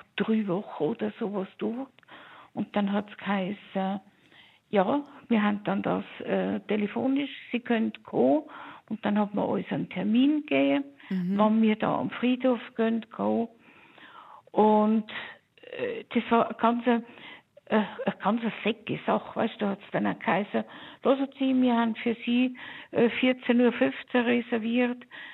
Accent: Germany; now in Switzerland; Ich bin ja ursprünglich Deutsche. Und dann als ganz junges Mädchen

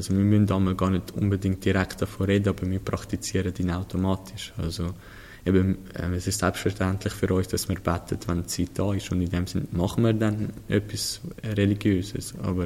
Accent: Switzerland; Also wir sind alle Schweizer.

